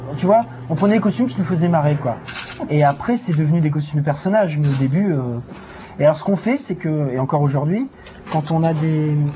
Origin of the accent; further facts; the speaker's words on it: Dunkirk, Hauts-de-France, France; accent: Nord; Je suis originaire du Nord, moi. Donc l'accent, c'est l'accent du Nord.